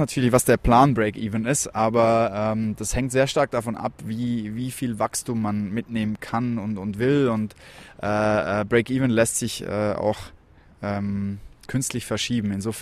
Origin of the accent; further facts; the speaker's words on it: Switzerland; now in Germany; Ich komme aus der Schweiz ursprünglich